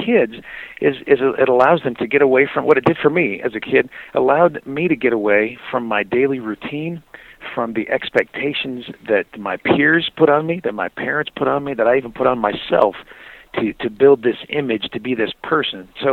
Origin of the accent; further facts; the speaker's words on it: Washington, United States; Actually, I was raised in Washington State, and so there were transportation costs to get across the state and on a ferry boat